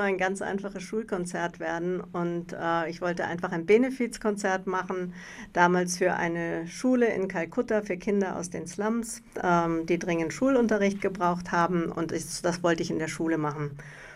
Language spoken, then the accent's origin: German; Munich, Bavaria, Germany; ich bin in Schwabing aufgewachsen und da steht auch das Theater der Jugend.